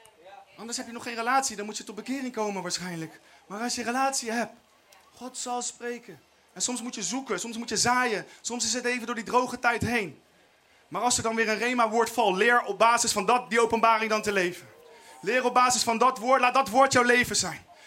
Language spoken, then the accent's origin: Dutch; The Hague, South Holland, Netherlands; in een plaats waar ik als Hagenees vroeger nog nooit van had gehoord.